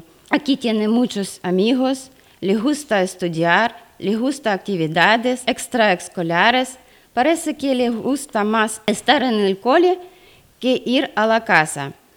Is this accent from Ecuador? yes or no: no; Ukraine; Spanish is a second language; Si me preguntan si echo de menos a mi país, claro que sí. Lo extraño a mi ciudad, a mi casa, a mis amigos. He vivido allí muchos años. Es que el sitio donde naciste siempre está en tu corazón. Y puedo decirlo que ahora más que nunca, porque mi Ucrania